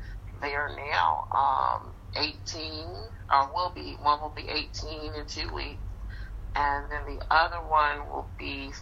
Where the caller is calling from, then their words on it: Sumter, South Carolina, United States; I am calling from the big town of Sumter, located in the southern state of South Carolina.